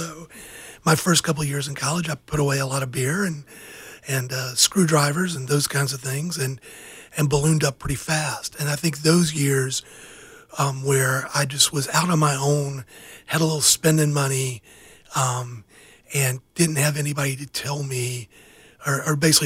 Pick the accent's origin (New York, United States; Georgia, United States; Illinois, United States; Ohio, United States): Georgia, United States; I grew up in the Deep South down on the Georgia coast, and food was, for our family, wealth.